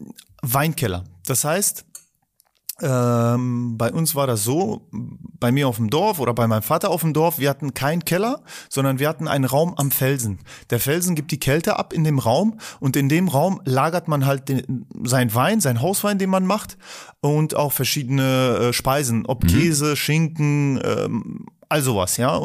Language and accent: German; Dalmatia, Croatia; Also ich wir kommen aus Dalmatien.